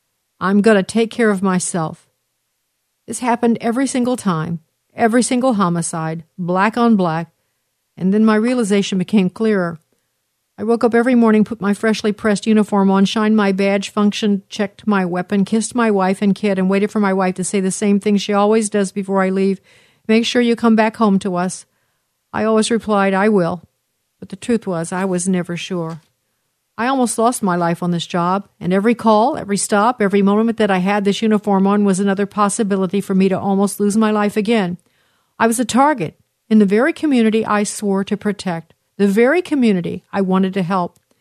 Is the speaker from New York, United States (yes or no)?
yes; Brooklyn, New York, United States; Here I am, a young African-American born and raised in Brooklyn, New York, wanting to be a cop.